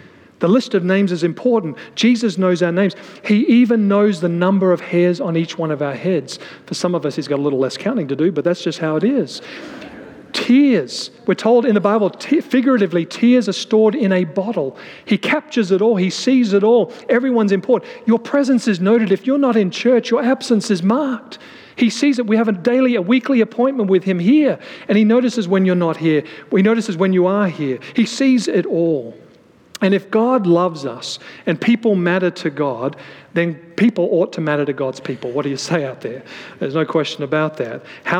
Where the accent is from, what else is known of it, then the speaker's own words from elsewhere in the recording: Australia; North America, my home country of Australia, New Zealand, and Great Britain and others.